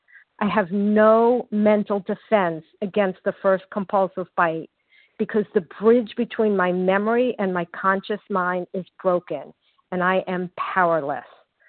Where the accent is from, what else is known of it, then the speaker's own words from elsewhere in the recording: Florida, United States; So I grew up in Florida. I grew up going to the beach